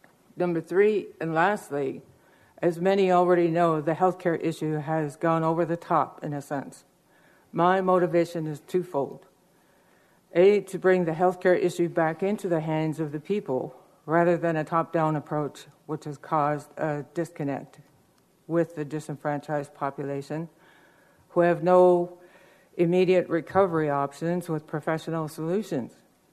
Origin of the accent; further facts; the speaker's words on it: Kake, Alaska, United States; from Cake, Alaska.